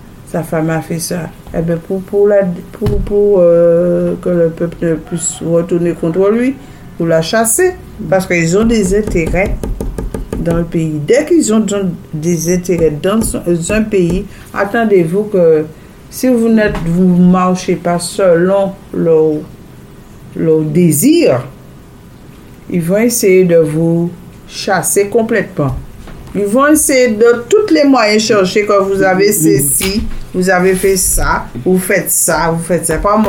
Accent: Guadeloupe; Je suis Guadeloupéenne française, je dis ça tout le temps. Je mets la Guadeloupe d'avant. Donc, je suis Guadeloupéenne apparentée française.

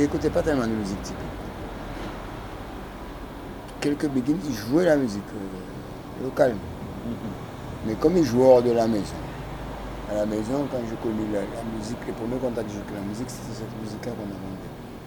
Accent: Bordeaux, Nouvelle-Aquitaine, France; Voilà, je suis né en France, à Bordeaux. Je suis un Bordelais.

